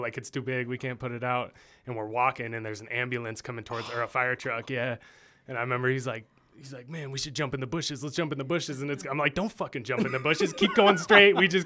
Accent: Denver, Colorado, United States; I'm from Denver, yeah. Awesome. Born and raised, yeah.

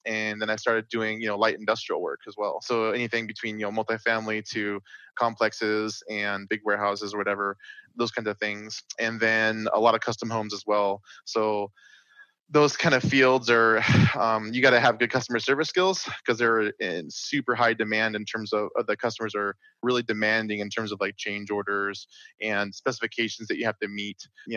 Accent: Washington, United States; But so basically, yeah, no, I'm from Washington State, you know, born up in the Pacific Northwest.

